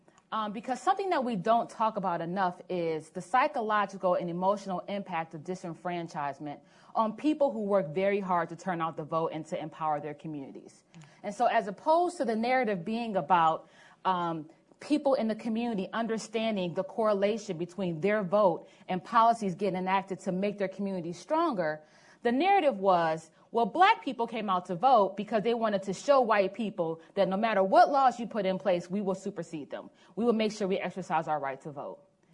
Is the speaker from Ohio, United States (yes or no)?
yes; Cleveland, Ohio, United States; I was able to work in my hometown of Cleveland